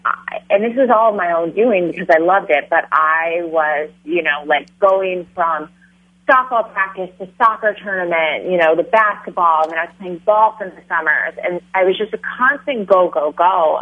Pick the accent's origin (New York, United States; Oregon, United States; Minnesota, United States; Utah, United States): Oregon, United States; I grew up outside of Portland, Oregon.